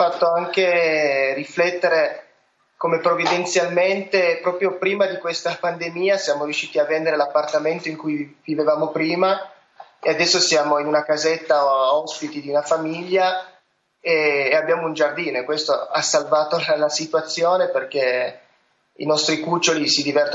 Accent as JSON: {"language": "Italian", "town": "Reano", "region": "Piedmont", "country": "Italy", "said": "Siamo di Reano, in provincia di Torino, siamo sposati da 10 anni"}